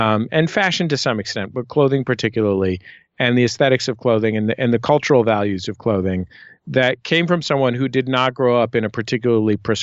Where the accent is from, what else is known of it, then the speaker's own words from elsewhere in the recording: San Francisco, California, United States; One is I'm born and raised in San Francisco.